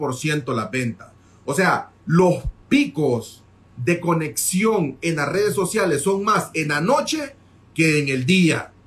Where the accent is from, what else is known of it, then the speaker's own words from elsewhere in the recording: Honduras; Soy de Honduras, Marcio.